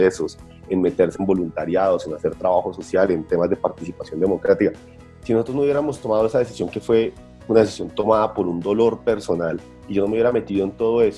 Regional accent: Pereira, Risaralda, Colombia; yo tengo 33 años, soy pereirano

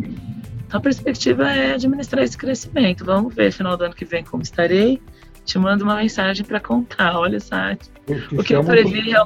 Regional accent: São Paulo, Brazil; Sou paulistana, por isso que a gente fala do busão, né?

